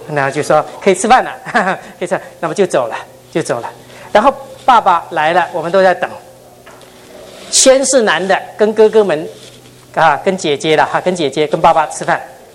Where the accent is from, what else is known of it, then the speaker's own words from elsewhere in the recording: Taiwan; Chinese is a second language; 我在台湾出生，在台湾长大。我小时候是日本教育哈，日本教育，所以我从小讲日本话